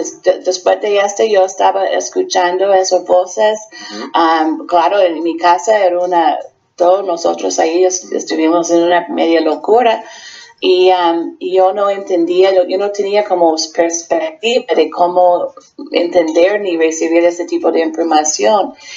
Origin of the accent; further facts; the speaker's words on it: United States; now in El Salvador; Sí, me siento más guanaca que gringa.